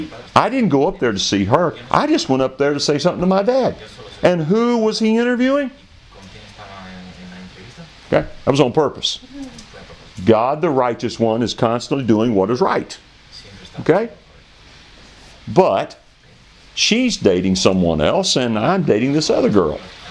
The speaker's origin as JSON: {"language": "English", "town": "Sumter", "region": "South Carolina", "country": "United States", "tie": "born or raised there", "said": "before I left to go back home to Sumter, South Carolina"}